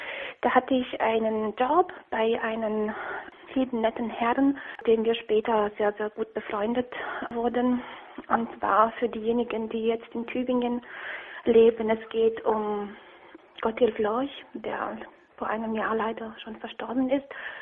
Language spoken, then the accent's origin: German; Romania; German is a second language; ich komme aus Rumänien, und in Rumänien, wenn man behindert ist, dann ist es halt so, man kommt oft nicht aus dem Haus